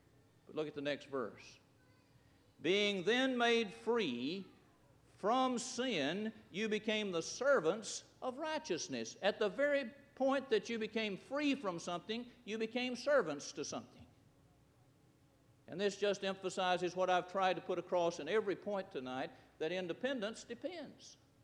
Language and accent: English; United States; We need to thank God for America. I'm glad I'm an American.